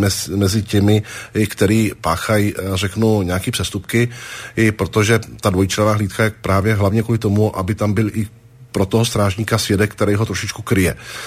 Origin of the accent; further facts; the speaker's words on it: Prague, Czechia; born there; já jsem se narodil v Praze mimochodem, sice tatínka mám cizince, to je pravda, ale narodil jsem se v Praze, jeden čas jsem žil i v cizině, ale cítím se být Čechem